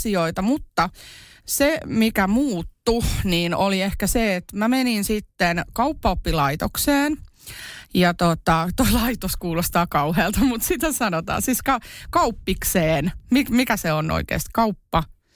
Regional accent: Kerava, Uusimaa, Finland; also born or lived in Iisalmi; mähän olen syntynyt Iisalmessa ja sitten mä olin noin puolivuotias, kun me muutettiin Keravalle

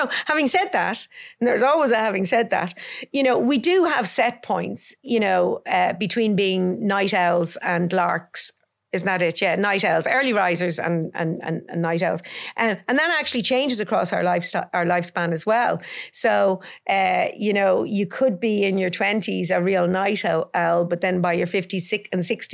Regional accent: Ireland; I do think it's a real challenge being Irish because you kind of get laughed at for doing that kind of stuff.

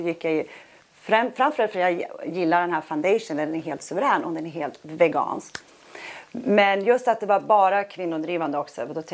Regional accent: Sweden; Jag känner mig mest hemma i Sverige

